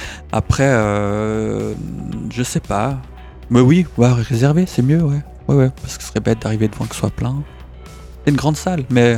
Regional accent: Valais, Switzerland; comme je suis du Valais, que j'ai aussi plein de copains et tout un réseau en Valais

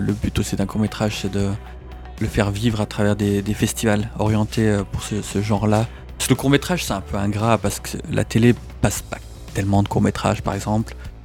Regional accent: Valais, Switzerland; comme je suis du Valais, que j'ai aussi plein de copains et tout un réseau en Valais

